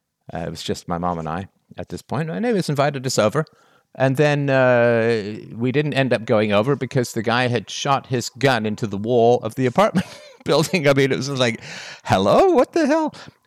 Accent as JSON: {"language": "English", "region": "England", "country": "United Kingdom", "tie": "born or raised there", "also_born_or_lived": "Canada", "said": "And I remember growing up in England, we were in a fairly, it wasn't a terrible neighborhood, but it was very, very poor."}